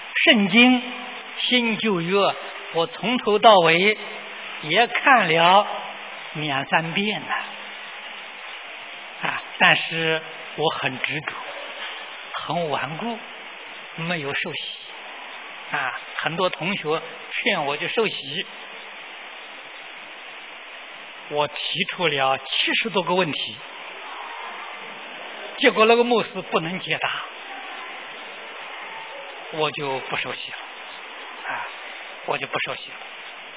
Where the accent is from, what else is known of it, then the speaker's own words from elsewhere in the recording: China; 啊，他们拜的这个上帝呀、啊，就是忉利天主，我们中国人称为玉皇大帝，就是这个天。